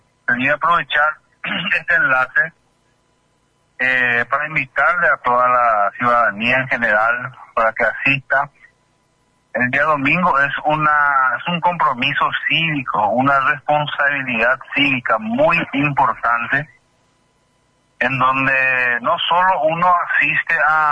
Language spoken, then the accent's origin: Spanish; Paraguay; Todos somos paraguayos.